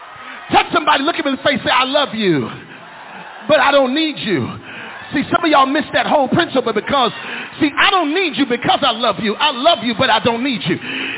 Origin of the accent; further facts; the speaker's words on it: Grand Rapids, Michigan, United States; I'm from Grand Rapids.